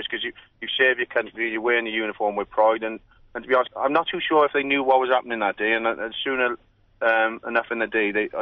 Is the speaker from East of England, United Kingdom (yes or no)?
no; Wales, United Kingdom; Being a Welshman